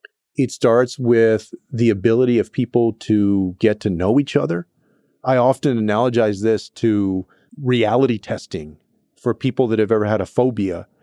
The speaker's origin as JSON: {"language": "English", "region": "Texas", "country": "United States", "said": "I would talk to them about places like Houston in my home state of Texas"}